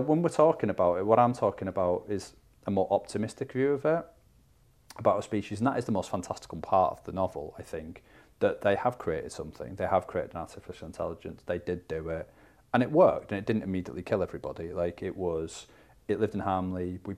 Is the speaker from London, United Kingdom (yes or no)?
no; North West England, United Kingdom; I was born, I'm from the Northwest.